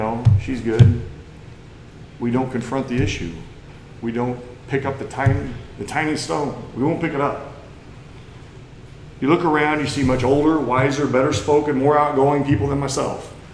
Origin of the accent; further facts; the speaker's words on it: Missouri, United States; I come from Missouri. There's no I on Missouri when you come from there.